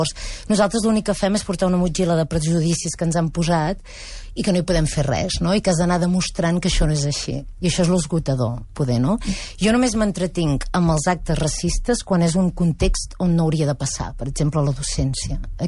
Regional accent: Catalonia, Spain; No hi ha maneres que m'identifiquin com a catalana.

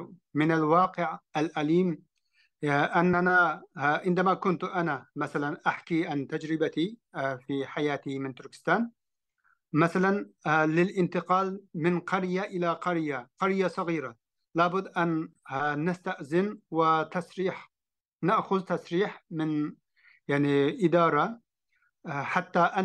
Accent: Hotan, Xinjiang, China; Arabic is a second language; خاصة يعني للمناطق الجنوبية مثل مدينة خوتن، هي مدينتي، ومن خوتن إلى كاشغر

